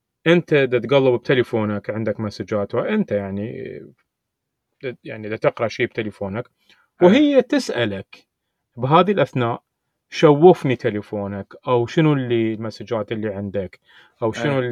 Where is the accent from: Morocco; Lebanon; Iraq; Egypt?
Iraq; أنا عراقي يعني عراقي بحت.